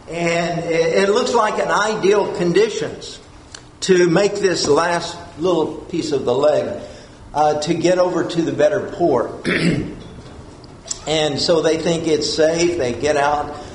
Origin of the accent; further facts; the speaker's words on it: Texas, United States; I think about when I was growing up in West Texas, we had what they would call the northern winds that would blow.